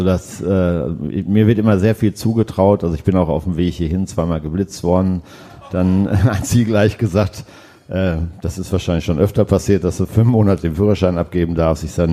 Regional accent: Dortmund, North Rhine-Westphalia, Germany; now in Mainz, Germany; Ich bin Westfale. Ich komme aus Dortmund ursprünglich. Lebe jetzt seit 26 Jahren in Mainz.

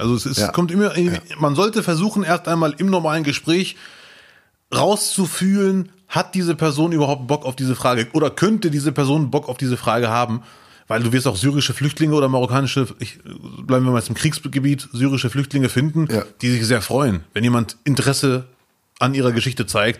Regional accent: Bielefeld, North Rhine-Westphalia, Germany; sage ich komme aus Bielefeld und dann sagen die, woher kommst du wirklich? Und dann sage ich, ja, meine Eltern kommen aus Marokko, ich bin auch Marokkaner, entspannt euch, und Deutscher gleichzeitig

